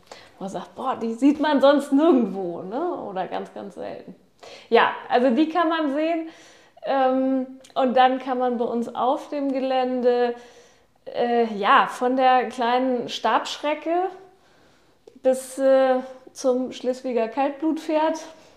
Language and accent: German; Cuxhaven, Lower Saxony, Germany; und ich bin gebürtige Cuxhavenerin